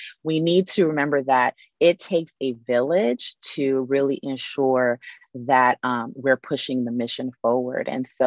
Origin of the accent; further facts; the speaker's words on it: Los Angeles, California, United States; I'm from South Central, and I never saw anyone that looked like me as a fundraiser in that role.